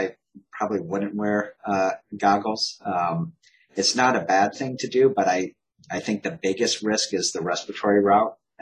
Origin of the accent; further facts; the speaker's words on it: Iowa, United States; I grew up in Iowa. That's all we had was cross-country skiing. There are no hills or mountains.